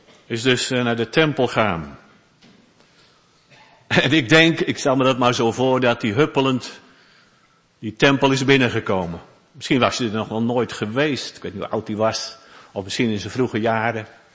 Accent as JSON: {"language": "Dutch", "town": "Zeist", "region": "Utrecht", "country": "Netherlands", "said": "En ik kom zelf uit Zeist."}